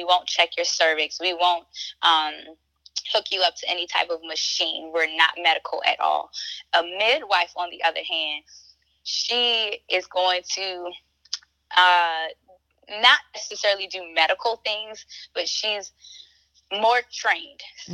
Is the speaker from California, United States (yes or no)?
no; Baltimore, Maryland, United States; So for me, I'm a Black woman and I'm from Baltimore.